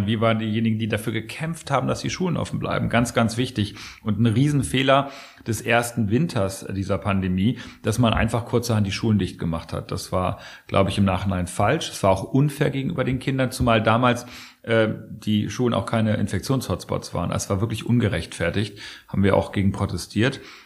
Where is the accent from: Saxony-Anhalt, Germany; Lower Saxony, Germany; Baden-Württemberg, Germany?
Lower Saxony, Germany; ich komme ja aus Niedersachsen, das ist ein wichtiges Agrarland in Deutschland. In meiner Region, dem Oldenburger Land, ist die Land- und Ernährungswirtschaft der Wirtschaftszweig Nummer 1.